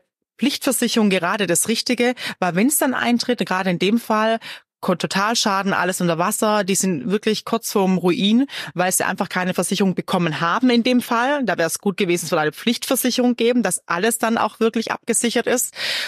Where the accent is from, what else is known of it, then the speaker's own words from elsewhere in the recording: Southern Germany, Germany; ich komme ja aus Süddeutschland, wie Sie hören, und wir sind ja sehr stark betroffen gewesen, ja, auch mein Wahlkreis.